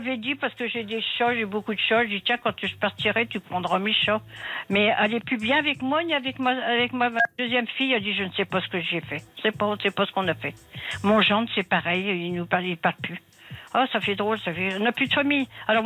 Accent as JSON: {"language": "French", "town": "Beauvais", "region": "Hauts-de-France", "country": "France", "said": "a dit chimio à Paris. On est de Beauvais, forcément."}